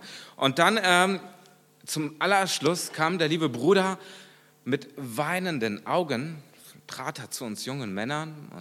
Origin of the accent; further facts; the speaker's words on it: North Rhine-Westphalia, Germany; also born or lived in Kyrgyzstan; wir sind dann mit meiner Familie hierher gekommen als Heimkehrer und nach Deutschland. Dann bin ich in Nordrhein-Westfalen groß geworden.